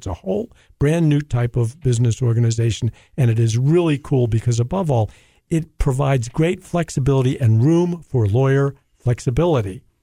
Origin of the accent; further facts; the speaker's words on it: Baltimore, Maryland, United States; I grew up in Baltimore, Maryland